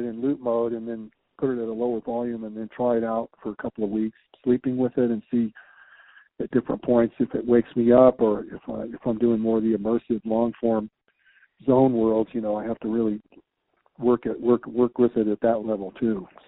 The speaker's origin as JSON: {"language": "English", "town": "San Diego", "region": "California", "country": "United States", "tie": "born or raised there", "said": "growing up in San Diego in Southern Cal and going to the, you know, growing up in deserts and all"}